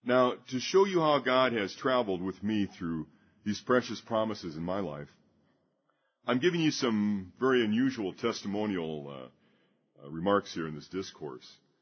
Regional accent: Southfield, Michigan, United States; I was born January 1st, 1950. I grew up in Southfield, Michigan, where, as a young boy of 12 in sixth grade, I made a lifelong friend named David Hawk.

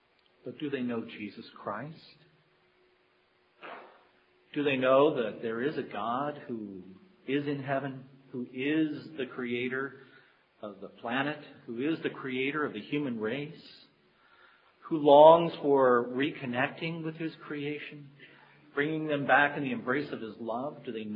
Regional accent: Kentucky, United States; And I say chiro because I'm originally from Kentucky.

